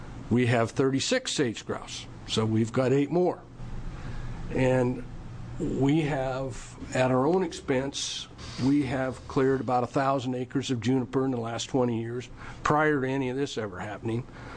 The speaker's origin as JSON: {"language": "English", "region": "Oregon", "country": "United States", "tie": "born or raised there", "said": "I was born and raised in Oregon, lived here my entire life. I ranch in Crook County. I live in Prineville, about 20 miles out of Prineville."}